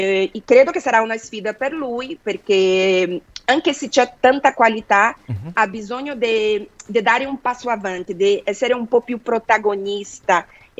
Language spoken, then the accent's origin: Italian; Brazil; Italian is a second language; now in Turin, Italy; io non sono una brasiliana tradizionale